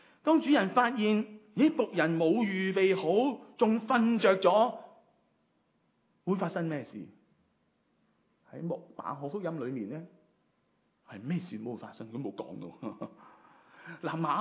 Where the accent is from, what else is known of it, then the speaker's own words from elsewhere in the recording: China; 我觉得就好像我们中国人经常都会讲一句说话